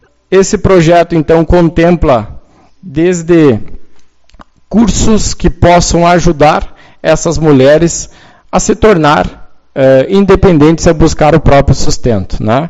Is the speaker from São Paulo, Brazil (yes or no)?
no; Santiago, Rio Grande do Sul, Brazil; now in Uruguaiana, Brazil; assim como eu, né, que vim de Santiago, já me considero uruguaianense e não pretendo sair daqui